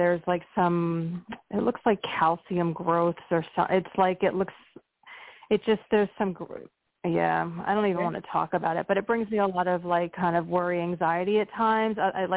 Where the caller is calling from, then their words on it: Pennsylvania, United States; Pennsylvania.